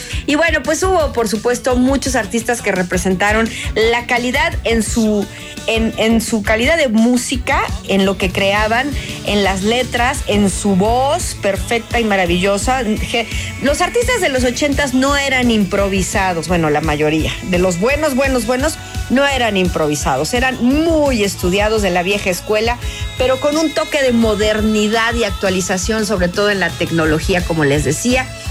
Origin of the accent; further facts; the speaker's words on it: Mexico; Y sobre todo nobles y bondadosos como somos los mexicanos.